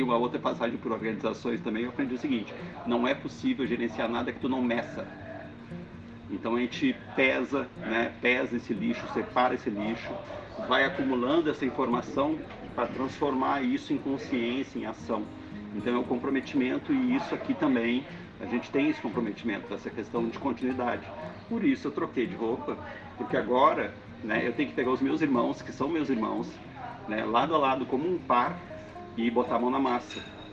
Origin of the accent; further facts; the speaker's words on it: Porto Alegre, Rio Grande do Sul, Brazil; eu sou nascido em Porto Alegre, criado no Partenon, mas como todo jovem eu saí sem nem olhar para trás.